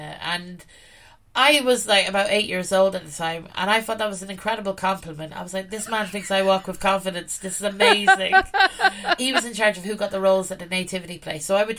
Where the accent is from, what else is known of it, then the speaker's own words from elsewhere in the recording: Ireland; Like, for me as an Irish woman, the inspiration of Mary in regards to fashion